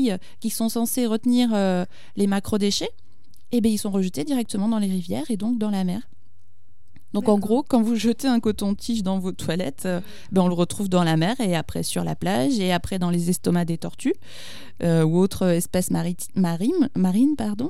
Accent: Bordeaux, Nouvelle-Aquitaine, France; j'ai passé pas mal de temps sur le littoral atlantique parce que je viens de Bordeaux

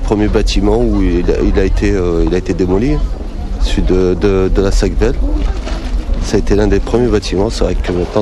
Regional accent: Lyon, Auvergne-Rhône-Alpes, France; Bon, j'étais du quartier, ouais. J'étais de la Duchère.

